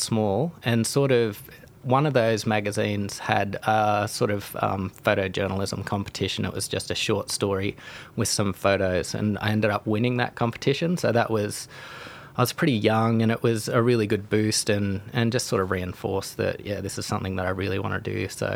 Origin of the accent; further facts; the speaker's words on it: Port Stephens, New South Wales, Australia; just from growing up in Port Stephens